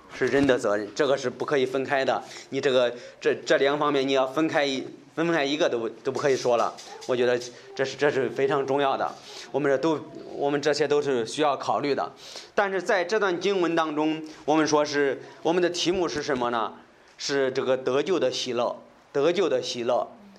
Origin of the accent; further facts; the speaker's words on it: China; 我觉得这个钱的比喻对我们中国人来说也会理解的